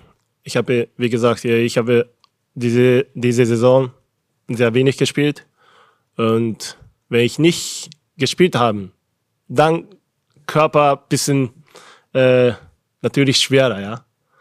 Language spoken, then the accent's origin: German; Japan; German is a second language; now in Germany; dreimal Weltmeisterschaft mit Kapitän, mit meiner Heimat Japan.